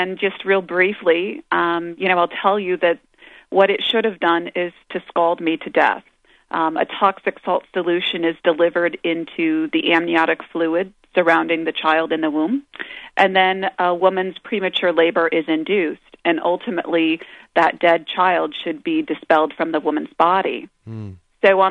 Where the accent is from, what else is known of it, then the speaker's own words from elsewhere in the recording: Iowa, United States; I'm from Iowa.